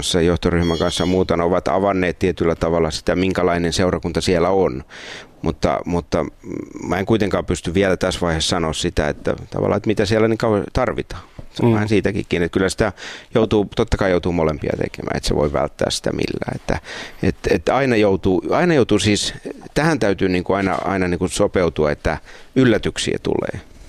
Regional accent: Seinäjoki, South Ostrobothnia, Finland; also born or lived in Pihtipudas / Pieksämäki; mä oon syntynyt Pihtiputaalla ja sitten isä oli silloin pastorina ensin tuolla Pieksämäellä, tai saarnaaja hän oli silloin. Mutta sitten vuonna 70 taisi olla se siirtyminen Seinäjoelle, jolloin hän meni sinne saarnaajaksi, sieltä mulla on ensimmäiset muistikuvat.

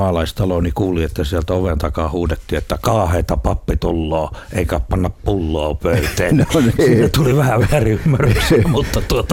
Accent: Lahti, Päijät-Häme, Finland; Kiva mennä sinne, kun se on myös kotikaupunkini, niin, jossa 89-vuotias äitini asuu.

